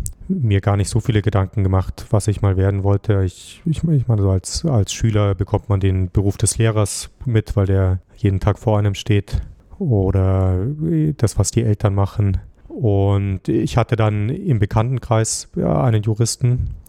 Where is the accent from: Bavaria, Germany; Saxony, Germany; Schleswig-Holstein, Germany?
Bavaria, Germany; Munich; Ich bin in München aufgewachsen und mein Vater kommt aus dem Chiemgau.